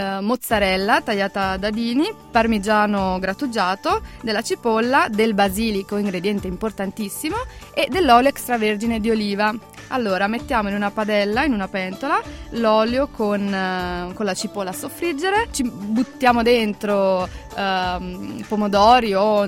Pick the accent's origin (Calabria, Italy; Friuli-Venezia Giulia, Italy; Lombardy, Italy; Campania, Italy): Campania, Italy; Naples; Visto che io sono napoletana e forse si è anche sentito